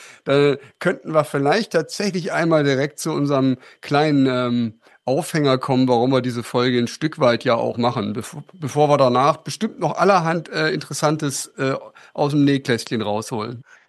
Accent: Germany; was ich auch von meinem Heimatort im Harz in Erinnerung habe.

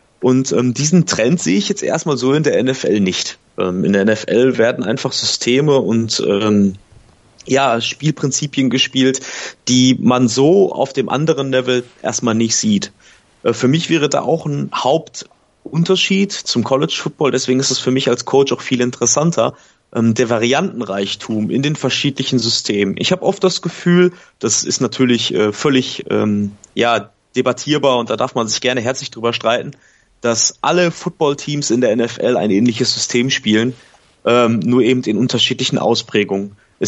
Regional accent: North Rhine-Westphalia, Germany; ich komme aus dem Ruhrgebiet

